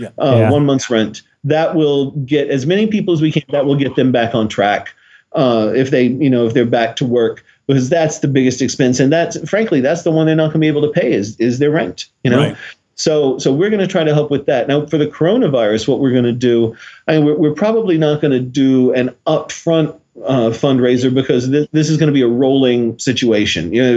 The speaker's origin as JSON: {"language": "English", "town": "Nashville", "region": "Tennessee", "country": "United States", "said": "You guys know I'm originally from Nashville, right?"}